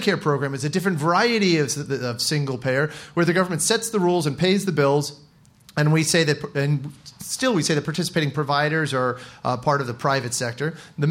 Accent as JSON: {"language": "English", "town": "Washington", "region": "District of Columbia", "country": "United States", "said": "because I come from Washington, D.C."}